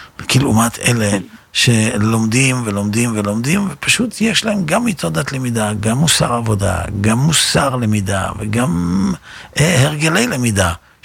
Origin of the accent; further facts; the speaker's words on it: Netanya, Central District, Israel; בזמנו אני גדלתי בנתניה